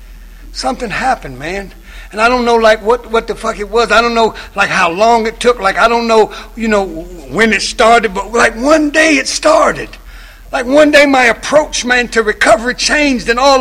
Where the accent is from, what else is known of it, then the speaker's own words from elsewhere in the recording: Columbia, South Carolina, United States; I'm from the South. I don't know if y'all know about the South, but I'm like from the deep South, like Columbia, South Carolina, where like the old ladies who are like cornerstones of communities, like they still sit on porches